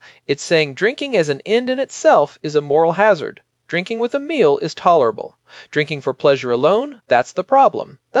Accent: Storrs, Connecticut, United States; I grew up in Storrs, Connecticut. I know exactly the feeling he's describing.

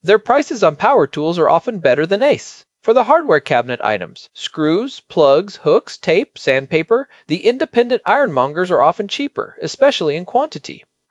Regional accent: Connecticut, United States; When I was growing up in the States, my favorite hardware store was Mansfield Supply in Storrs, Connecticut.

